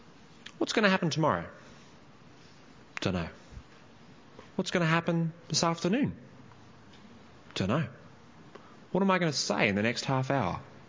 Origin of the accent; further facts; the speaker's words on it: Armidale, New South Wales, Australia; As a young man growing up in Armidale, I was pretty much able to predict what the weather would do each day